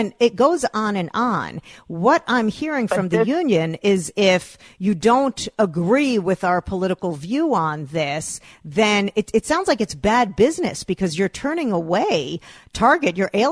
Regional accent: Minnesota, United States; I lived through it. I am a Minnesotan. My children are here.

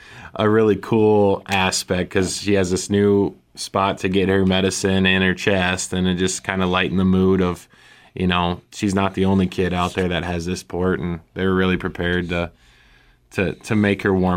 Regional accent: Sioux Falls, South Dakota, United States; we're from Sioux Falls here.

